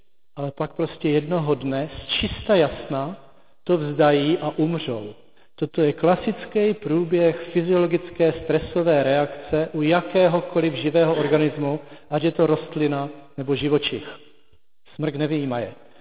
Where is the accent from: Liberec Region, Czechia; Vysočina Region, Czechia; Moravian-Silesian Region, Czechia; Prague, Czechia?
Moravian-Silesian Region, Czechia; Já pocházím ze Sudet, ze severní Moravy, z Moravskoslezského rozhraní